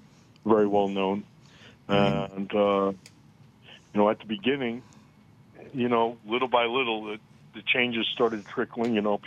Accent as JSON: {"language": "English", "town": "Smithtown", "region": "New York", "country": "United States", "tie": "born there", "said": "Yeah, so I was born in New York, mm-hmm. Long Island, New York, Smithtown to be exact."}